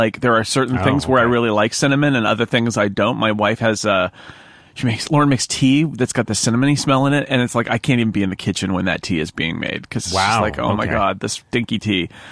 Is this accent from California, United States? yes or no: yes; California, United States; And I know that may be heresy, and I'm from California, so whatever.